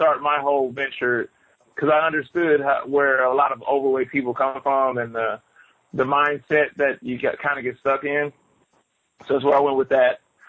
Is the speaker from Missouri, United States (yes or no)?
yes; Ferguson, Missouri, United States; I actually grew up in Ferguson, Missouri, out of all places, which has become quite popular recently.